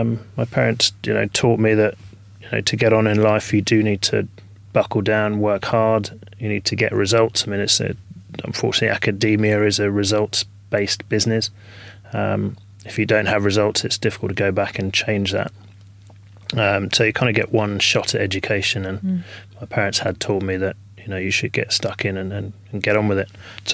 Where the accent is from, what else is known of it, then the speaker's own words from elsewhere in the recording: South East England, United Kingdom; I grew up in Surrey. I was very lucky to live down, you know, south of London in Green Surrey.